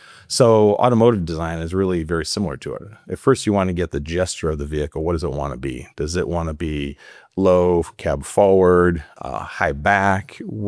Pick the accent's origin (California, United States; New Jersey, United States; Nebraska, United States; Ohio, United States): Ohio, United States; Cleveland; I grew up in Cleveland, Ohio, so still Midwest USA.